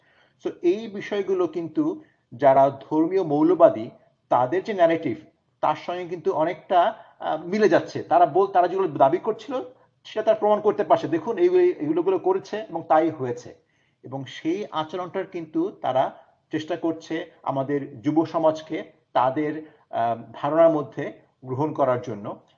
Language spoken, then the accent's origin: Bangla; Bangladesh; আমি ব্যক্তিগতভাবে বাংলাদেশে বড় হয়েছি, আমার প্রাথমিক শিক্ষা, মাধ্যমিক শিক্ষা, স্নাতক, স্নাতকোত্তর একটা পর্যায়ে বাংলাদেশেই ছিলাম।